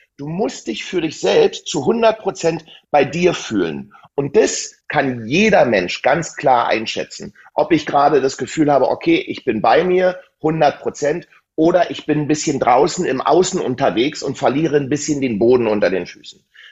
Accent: eastern Germany, Germany; weil ich bin ja aus dem Osten, also aus der ehemaligen DDR

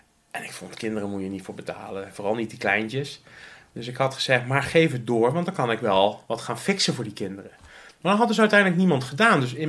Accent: Netherlands; We zijn wel Nederlanders, die bon van 5 euro moet dan ook op.

